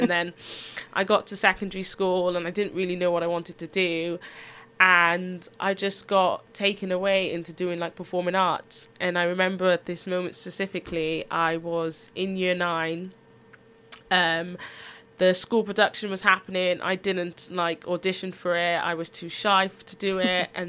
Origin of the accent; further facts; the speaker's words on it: Wales, United Kingdom; also born or lived in Antigua / London; I was born in Antigua in the Caribbean. Okay. I migrated without any form of choice of my own, because I was six with my parents and my brother, to London first, lived there for a year, and then migrated to Wales